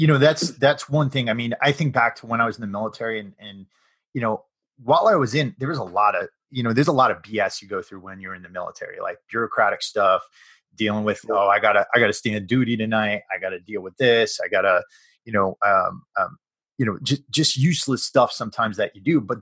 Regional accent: Connecticut, United States; also born or lived in New England; No, I'm from Connecticut originally.

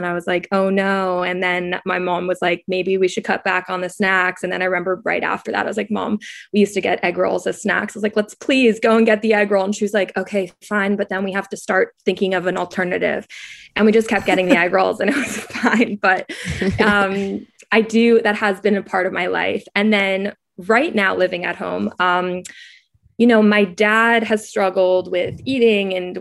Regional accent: New York City, New York, United States; But I'm from New York City originally, and I went to college at Brown University in Providence, Rhode Island.

